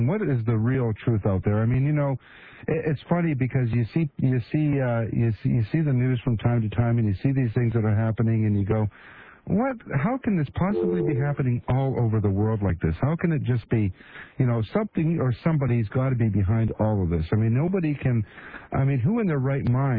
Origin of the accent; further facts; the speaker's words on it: Canada; now in United States; you know that I'm Canadian and I moved down here and I'm waiting for my right to vote